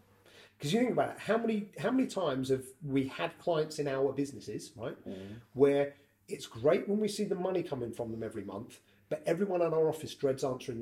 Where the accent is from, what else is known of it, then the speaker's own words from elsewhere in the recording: Southampton, South East England, United Kingdom; now in Cheltenham, United Kingdom; I don't come from Cheltenham. I live there, and I've been there for, I think, 15, 16 years. But I'm originally from Southampton.